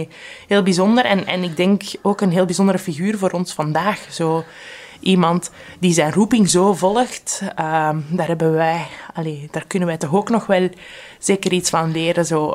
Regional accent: Flemish Brabant, Belgium; Ja, ik ben van Kampen uit afkomstig, dus Tremelo was niet zo ver.

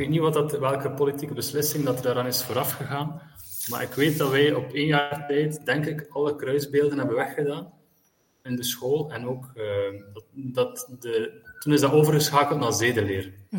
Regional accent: Bruges, West Flanders, Belgium; now in Syria; Ik ben monnik en priester in een klooster in Syrië, het klooster van Mar-Jacoub. Ik ben afkomstig uit Brugge en ik woon hier al 14 jaar.

